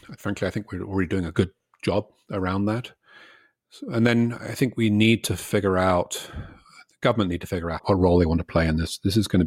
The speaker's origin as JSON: {"language": "English", "country": "Canada", "said": "The principle is, as a Canadian, I own my data."}